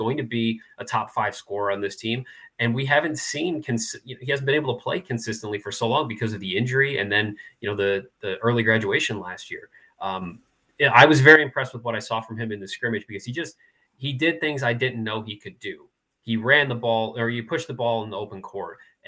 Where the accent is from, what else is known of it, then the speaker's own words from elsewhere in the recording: Toledo, Ohio, United States; My parents went to Bowling Green. I grew up in Toledo.